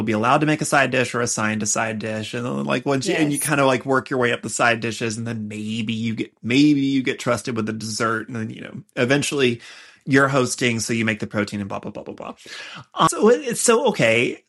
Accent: Texas, United States; I grew up in the South and Texas, and like family holiday meals, there's like a hierarchy structure to it.

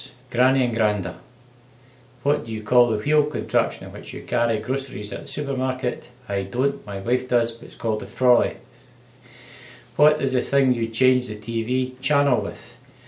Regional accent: Scotland, United Kingdom; Where you're from? I'm from Bonnie, Scotland.

